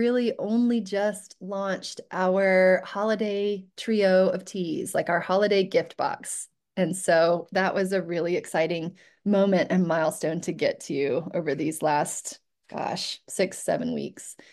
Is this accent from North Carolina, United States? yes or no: yes; Boone, North Carolina, United States; And I'm from Boone originally, and they were also hit hard up in that area.